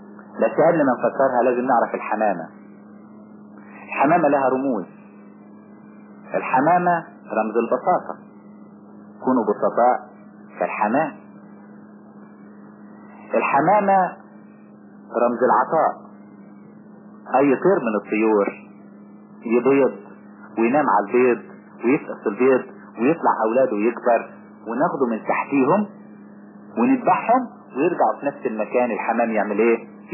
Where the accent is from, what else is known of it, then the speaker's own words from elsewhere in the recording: Egypt; عندنا في مصر